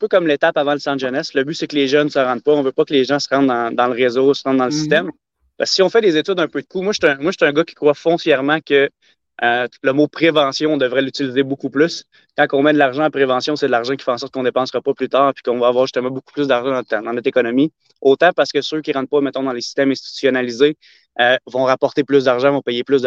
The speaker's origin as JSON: {"language": "French", "town": "Trois-Rivières", "region": "Quebec", "country": "Canada", "said": "Ben, je viens de Trois-Rivières à la base. Je suis un petit gars de Trois-Rivières"}